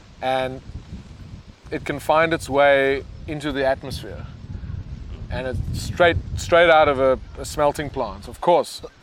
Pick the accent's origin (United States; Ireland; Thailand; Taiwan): Taiwan; English is a second language; yeah, well, I come from Taiwan, nothing ever happens.